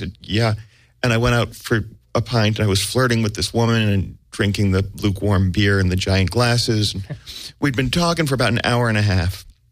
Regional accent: United States; accent: American; I had my exotic American accent going for me

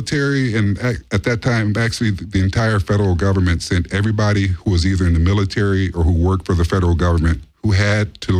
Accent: Los Angeles, California, United States; being born and raised in Los Angeles, you know, you're more aware of criminal behavior

